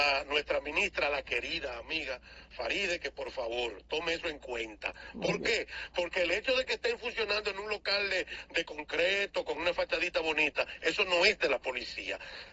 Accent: Sabaneta, Santiago Rodríguez, Dominican Republic; Yo le estoy hablando, mi doña, de mi querido Sabaneta, de mi pueblo adorado.

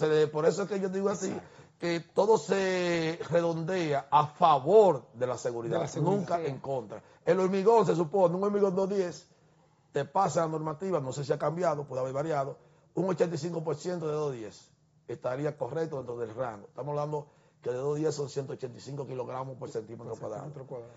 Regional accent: San Francisco de Macorís, Duarte, Dominican Republic; Si tú vas al nordeste, que es donde yo soy, soy de San Francisco, hay una oficina.

